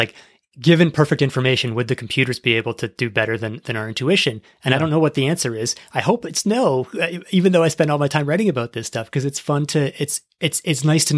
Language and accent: English; Toronto, Ontario, Canada; I'm from Toronto